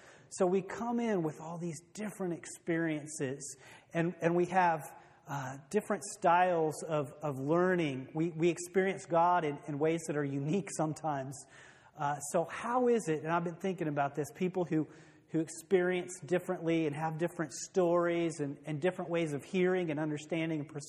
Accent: Illinois, United States; As a kid growing up in Central Illinois, I loved Michael Jordan.

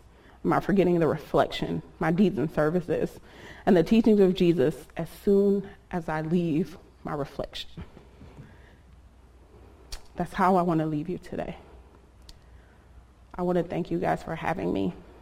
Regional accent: Inkster, Michigan, United States; We're driving in my city, Inkster, where I grew up in Michigan, and he's asking me to see where I grew up. I didn't really have like a solid home.

